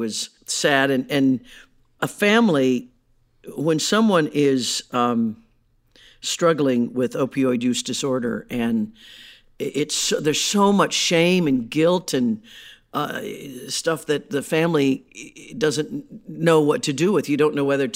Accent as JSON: {"language": "English", "region": "Midwest", "country": "United States", "tie": "born or raised there", "said": "you know, I grew up in the Midwest in the 60s and 70s, and I had a big dream of becoming a rock star."}